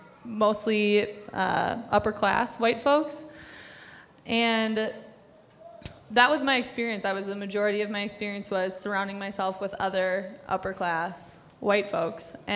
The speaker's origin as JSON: {"language": "English", "town": "Green Bay", "region": "Wisconsin", "country": "United States", "tie": "born or raised there", "said": "I grew up in Green Bay, Wisconsin. I grew up in a very privileged life."}